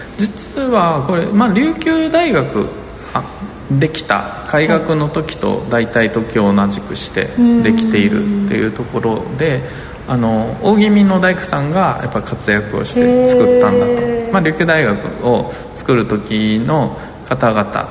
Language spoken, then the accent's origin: Japanese; Naha, Okinawa, Japan; 首里大中町っていうところあるんですけど、同じ大中町です。はい、2丁目まで一緒かな